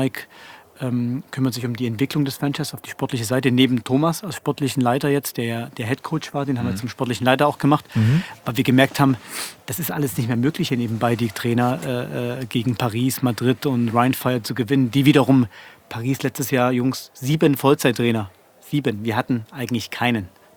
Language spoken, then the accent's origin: German; Leipzig, Saxony, Germany; ich komme aus Leipzig, auch mal hospitieren.